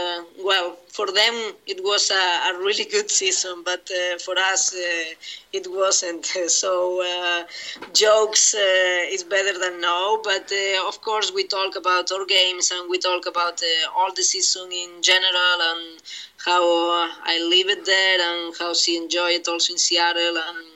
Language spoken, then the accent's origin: English; Spain; English is a second language; I grew up in Spain